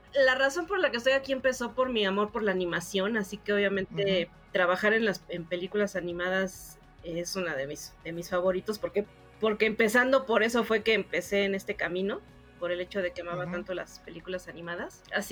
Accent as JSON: {"language": "Spanish", "country": "Mexico"}